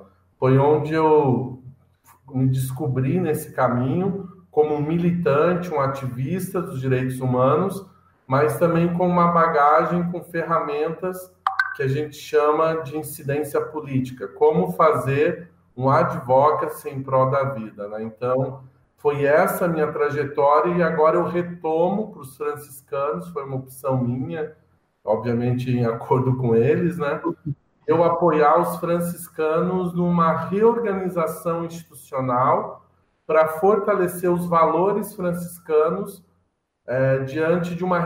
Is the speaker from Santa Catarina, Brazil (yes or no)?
yes; Lages, Santa Catarina, Brazil; Sou catarinense, da Serra aí, catarinense, sou lagiano